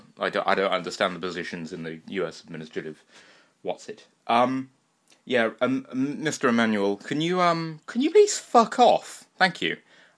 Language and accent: English; United Kingdom; I'm British